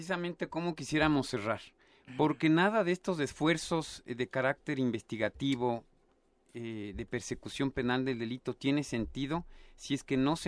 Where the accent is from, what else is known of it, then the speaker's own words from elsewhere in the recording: Ecuador; como ecuatoriano y como una persona que tuvo la oportunidad de servir a mi país en el consulado del Ecuador en Madrid